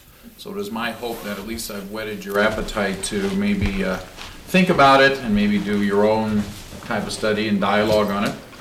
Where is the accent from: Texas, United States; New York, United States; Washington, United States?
Washington, United States; Redmond; I'm from Redmond, Washington.